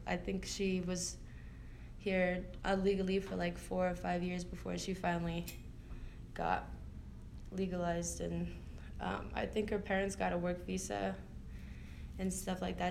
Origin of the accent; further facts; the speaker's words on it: Colorado, United States; I grew up in Colorado all my life, so just the mountains have always been a cool place for me.